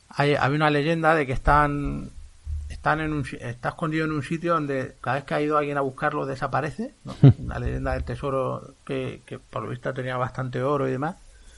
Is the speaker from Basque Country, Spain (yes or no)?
no; Ciudad Real, Castilla-La Mancha, Spain; Los que somos de Ciudad Real